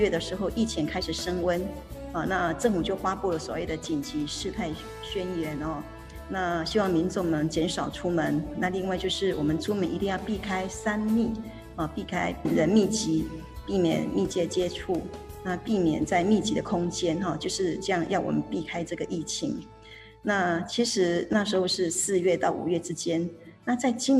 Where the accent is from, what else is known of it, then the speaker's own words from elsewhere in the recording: Taiwan; 日本的他们的全国都是非常的感恩我们来自台湾的爱心哈